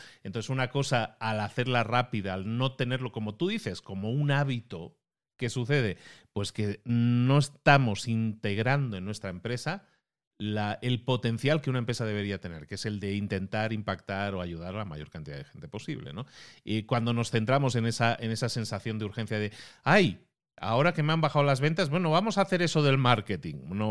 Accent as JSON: {"language": "Spanish", "town": "Barcelona", "region": "Catalonia", "country": "Spain", "said": "Entonces, en Barcelona, de donde yo soy, dicen, ya, entonces ya eres un pancha contenta, ¿no?"}